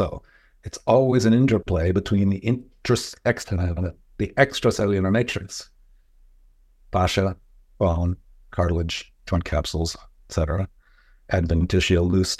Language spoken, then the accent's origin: English; New England, United States; and I grew up in New England.